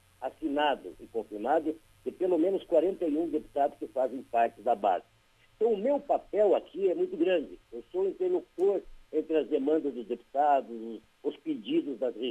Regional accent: União da Vitória, Paraná, Brazil; especialmente a União da Vitória, onde é a minha terra natal, onde fui prefeito.

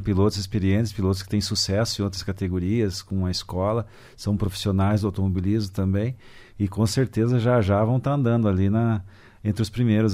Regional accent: Francisco Beltrão, Paraná, Brazil; now in Curitiba, Brazil; Sou de Francisco Beltrão. Atualmente, hoje moro em Curitiba por parte do automobilismo também, desde 2011

